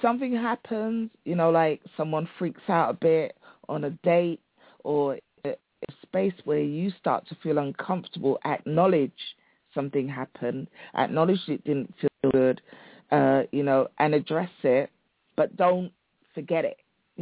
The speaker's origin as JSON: {"language": "English", "region": "London", "country": "United Kingdom", "tie": "born or raised there", "said": "I'm from London. I was born and brought up in London, and I've lived here all my life, really. I've traveled to other places, but this is my home. I'm a Londoner."}